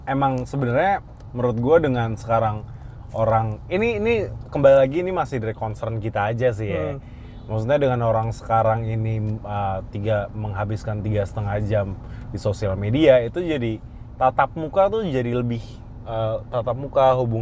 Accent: Central Java, Indonesia; gue kebetulan dari Jawa Tengah gitu lah, let's say gitu. Jadi orang-orang di kampung kan mostly gak sosial media kan?

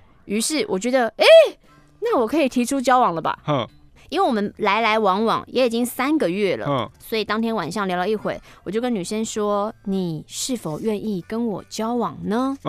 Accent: Taiwan; 我是一位台湾宅宅。当年我30岁

